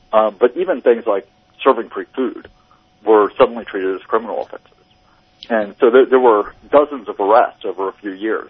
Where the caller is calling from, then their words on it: Portland, Oregon, United States; I'm Portland, Oregon.